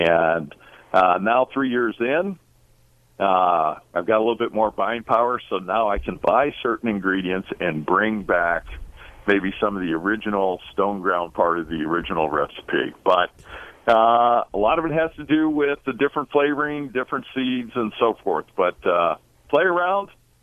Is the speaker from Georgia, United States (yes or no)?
no; Canton, Ohio, United States; I'm from Canton, Ohio.